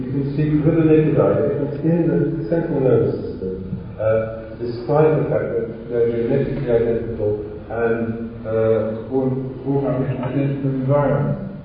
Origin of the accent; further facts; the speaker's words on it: England, United Kingdom; So I'm English.